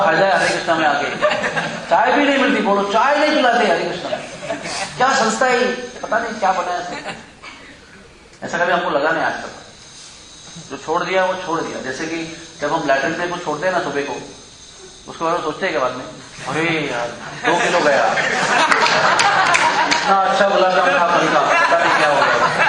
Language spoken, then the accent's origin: Hindi; South India, India; मैं तो south Indian हूं